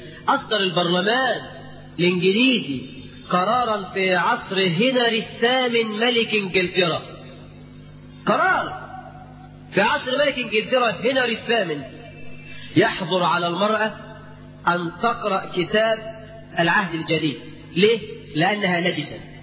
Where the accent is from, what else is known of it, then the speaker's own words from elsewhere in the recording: Egypt; احنا كمصريين